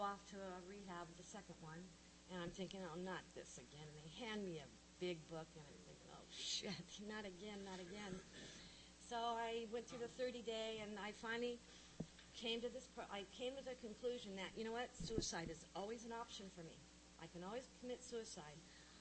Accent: San Diego, California, United States; Anyway, I'm born and raised in San Diego. I come from a very large family.

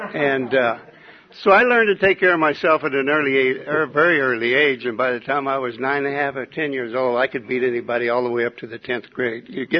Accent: Oklahoma City, Oklahoma, United States; And I grew up in Oklahoma City.

